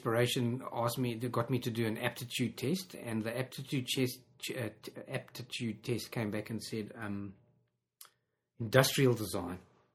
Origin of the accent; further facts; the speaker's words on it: Johannesburg, Gauteng, South Africa; also born or lived in Durban; So I moved from Johannesburg to Durban. I did national service. Every South African had to do army in those days.